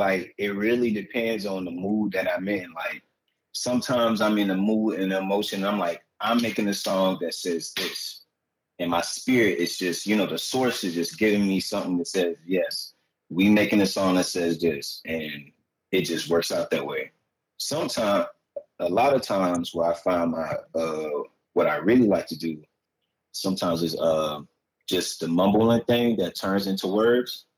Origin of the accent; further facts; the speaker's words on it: Savannah, Georgia, United States; accent: Geechee Gullah; I'm from Savannah. So we kind of Geechee Gullah out here a little bit.